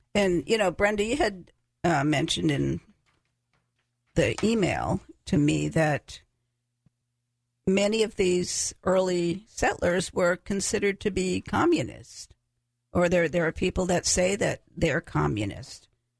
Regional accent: Massachusetts, United States; And I grew up in Massachusetts, where we were surrounded by all of this history

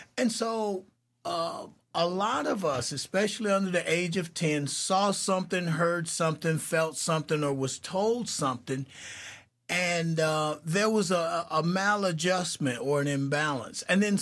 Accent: Fort Pierce, Florida, United States; But with my story, I was born and raised in the South.

